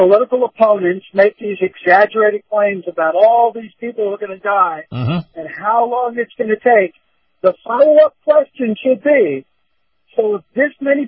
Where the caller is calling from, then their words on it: Tampa, Florida, United States; from Tampa.